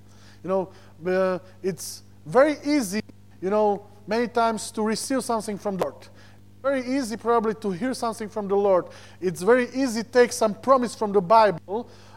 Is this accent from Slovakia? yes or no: yes; Slovakia; English is a second language; Because I'm originally from Slovak Republic